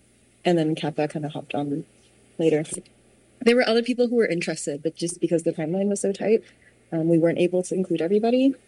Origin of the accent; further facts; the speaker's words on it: Taiwan; English is a second language; So I grew up in Taiwan, so I'm fluent in Mandarin and Taiwanese, or Hokkien.